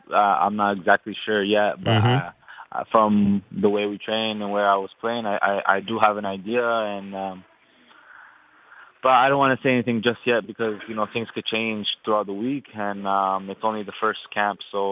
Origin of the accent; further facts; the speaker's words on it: Canada; as a Canadian footballer, you know, that's what we need.